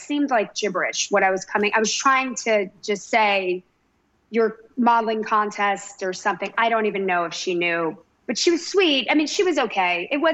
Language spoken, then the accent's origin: English; Lovingston, Virginia, United States; also born or lived in Richmond; Sort of a country. I was from this small town in Virginia called Lovingston, Virginia. And we just moved to Richmond, which was like the capital.